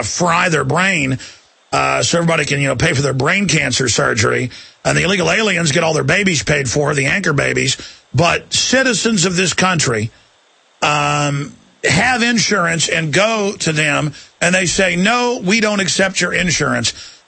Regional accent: Dallas, Texas, United States; born there; They store my blood sample when I was born in Dallas.

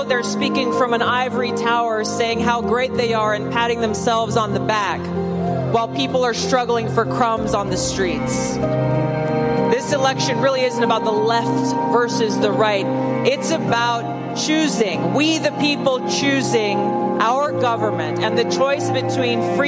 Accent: United States; I never would have imagined, as an American and as a soldier, that we would live in a country in my lifetime where we would feel like we have to self-censor what we say

